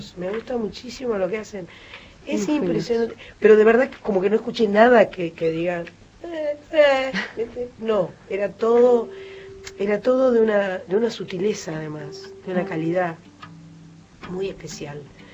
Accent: Buenos Aires, Argentina; los que no son tan copados somos los porteños.

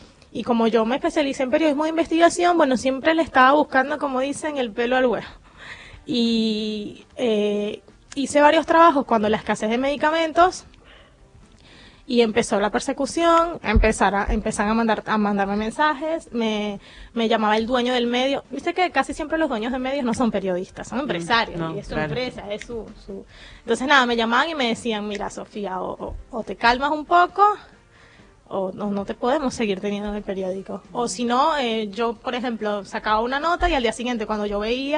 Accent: Venezuela; moved away as an adult; Yo no lo puedo entender como venezolano. Yo no puedo. Yo cuando llegué aquí, habían 16 mil venezolanos

